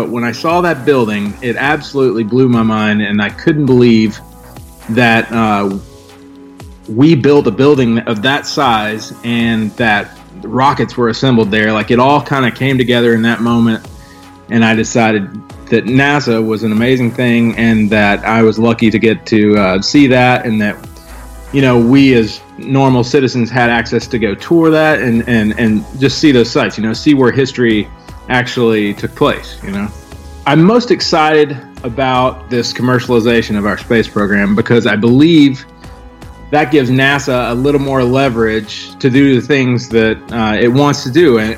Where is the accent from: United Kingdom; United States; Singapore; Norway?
United States; Georgia; now in Florida, United States; I grew up in Georgia. I live in Florida now